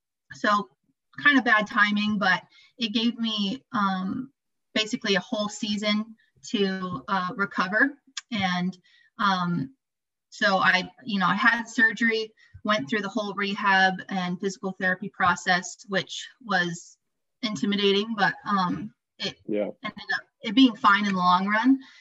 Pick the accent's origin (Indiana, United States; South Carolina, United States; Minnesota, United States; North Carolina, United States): North Carolina, United States; Asheboro; I'm from Asheboro, North Carolina, so it was only like 3.5 hours from home, so not too close and not too far.